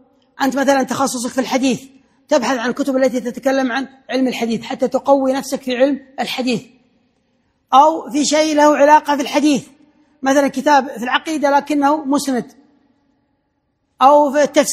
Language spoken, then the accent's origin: Arabic; Kuwait; الآن في أي مكتبة مثلا عندنا في الكويت، من منكم يعرف مكتبة للمخطوطات؟